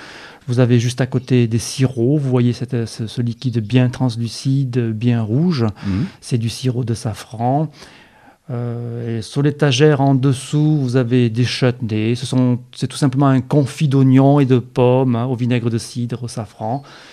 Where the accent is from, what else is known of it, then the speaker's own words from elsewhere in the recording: Nice, Provence-Alpes-Côte d'Azur, France; je suis niçois. Donc je suis tombé dans le safran avec la bouillabaisse, avec la soupe de poisson